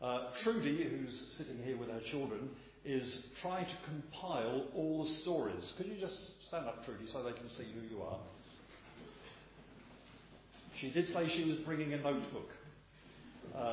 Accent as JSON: {"language": "English", "region": "England", "country": "United Kingdom", "said": "We don't want that, because we're English."}